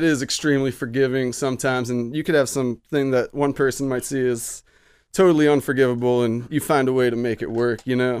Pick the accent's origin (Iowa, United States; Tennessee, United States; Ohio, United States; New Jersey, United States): New Jersey, United States; now in Humboldt, United States; When I came in to making art pipes, I came out west from New Jersey working with people I'd never even met before that welcomed me in their shops.